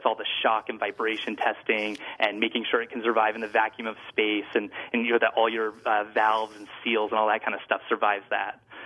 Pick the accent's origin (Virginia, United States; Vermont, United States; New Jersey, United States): Vermont, United States; South Burlington; I grew up in South Burlington and went to school out of state. And when I came back to Vermont